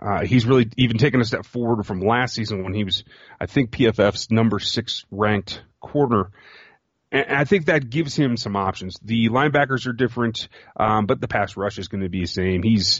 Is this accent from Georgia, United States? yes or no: no; Schaumburg, Illinois, United States; also born or lived in Elk Grove; I went to high school in Schaumburg, or at least started high school before I moved. I was born in Elk Grove. I grew up a Bears fan.